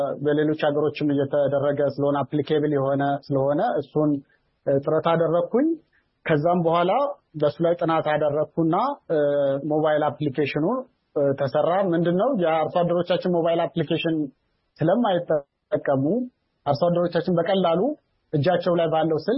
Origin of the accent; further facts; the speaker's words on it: Anewari, Amhara, Ethiopia; እዛው ተወልጄ ያደኩበት ከተማ አነዋሪ ከተማ